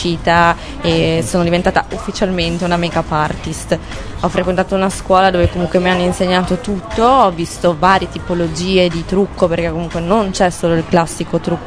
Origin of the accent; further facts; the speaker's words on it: Bologna, Emilia-Romagna, Italy; sono di Bologna e lavoro come make-up artist.